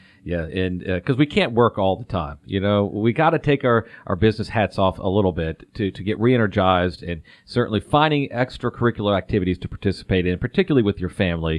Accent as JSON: {"language": "English", "town": "Atlanta", "region": "Georgia", "country": "United States", "tie": "born or raised there", "said": "I'm born and raised in the Atlanta area."}